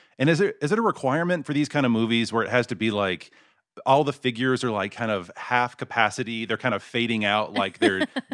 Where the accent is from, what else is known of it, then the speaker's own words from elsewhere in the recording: Mesquite, Texas, United States; I grew up in a suburb called Mesquite.